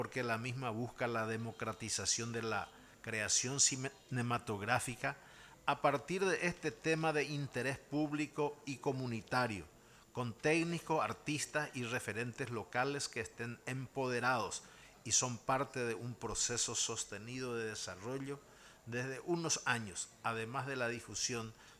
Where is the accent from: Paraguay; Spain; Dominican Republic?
Paraguay; Piribebuy, Cordillera; la potencialidad de esa juventud brillante de mi pueblo Piribebuy